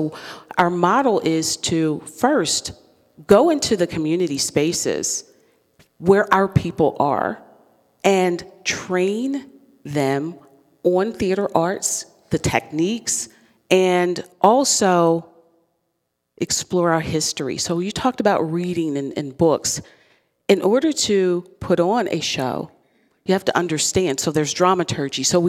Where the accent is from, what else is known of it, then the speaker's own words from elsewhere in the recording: Baltimore, Maryland, United States; moved away as an adult; now in Harrisburg, United States; And I'm from Baltimore, so when I came here from Baltimore in 1995 for my professional career, I was looking for something to do.